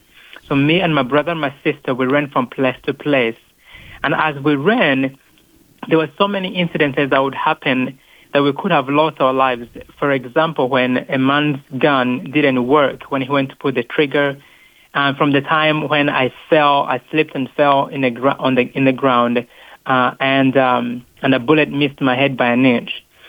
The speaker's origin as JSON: {"language": "English", "country": "Rwanda", "tie": "born or raised there", "said": "I was born and raised in Rwanda, and as a six-year-old boy"}